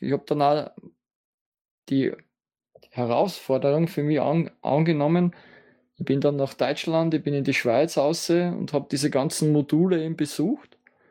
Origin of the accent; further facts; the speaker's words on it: Austria; ich bin aus Österreich